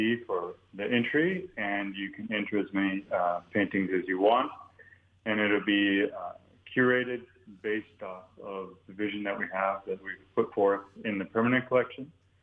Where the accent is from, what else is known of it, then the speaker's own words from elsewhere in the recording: North Dakota, United States; I grew up in the Midwest, so in a small town in North Dakota.